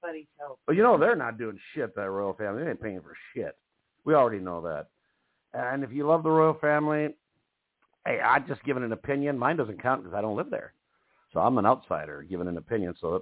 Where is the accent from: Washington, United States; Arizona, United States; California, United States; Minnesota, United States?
Minnesota, United States; I remember when I grew up in Minnesota, your registration for your plates and stuff like that, you paid more if your car was newer.